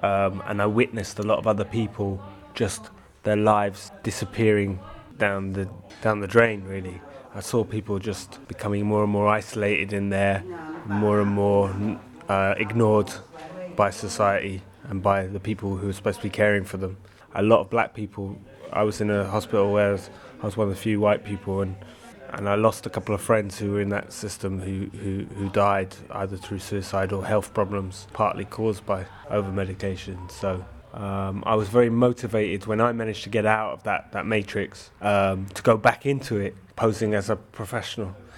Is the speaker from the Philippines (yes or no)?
no; London, United Kingdom; I'm living in West Yorkshire. I'm from London originally